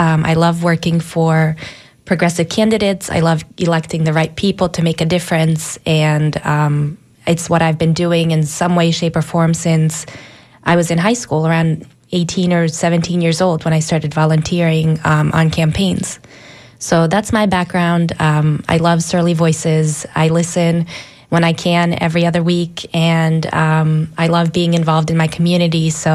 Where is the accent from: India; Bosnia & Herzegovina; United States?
Bosnia & Herzegovina; I'm Bosnian, so that's how it's pronounced. There's a little accent on the C. And I'm, like I said, I'm from Bosnia.